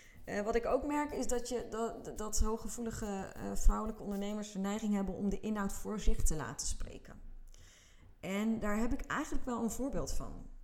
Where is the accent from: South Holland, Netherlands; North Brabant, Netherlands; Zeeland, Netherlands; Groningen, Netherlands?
South Holland, Netherlands; Numansdorp; En er zijn bij ons in Numansdorp zijn er 3 basisscholen. En dus we gingen alle 3 die basisscholen langs en 1 daarvan was mijn oude basisschool.